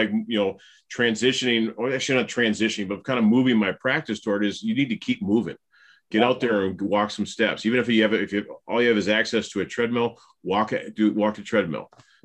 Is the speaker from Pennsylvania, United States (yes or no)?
no; Minneapolis, Minnesota, United States; But again, so in 2004, I'm from Minneapolis.